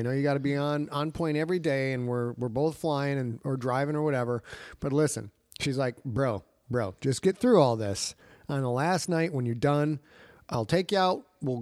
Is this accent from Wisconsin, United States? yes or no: yes; Sheboygan, Wisconsin, United States; I'm from Sheboygan, you people.